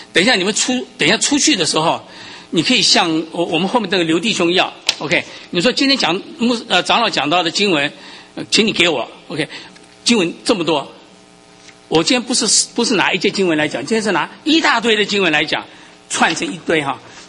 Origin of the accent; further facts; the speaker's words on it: Taiwan; 我从台湾来的，我不知道做过两三次了，至少从小学到初中啊